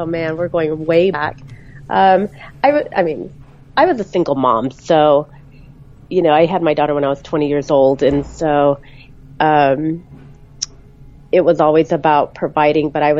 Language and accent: English; San Diego, California, United States; now in Los Angeles, United States; I grew up in San Diego, California. I'm actually now in Los Angeles, California.